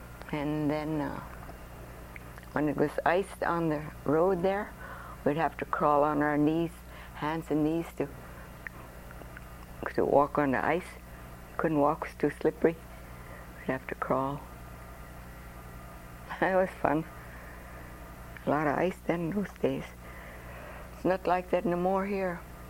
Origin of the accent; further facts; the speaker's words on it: Chignik, Alaska, United States; And I was born and raised here in Chignik.